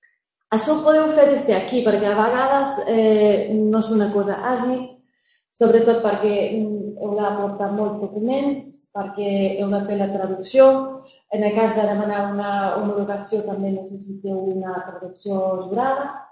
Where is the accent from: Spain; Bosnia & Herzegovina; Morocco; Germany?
Germany; Catalan is a second language; ho puc dir que soc d'Alemanya.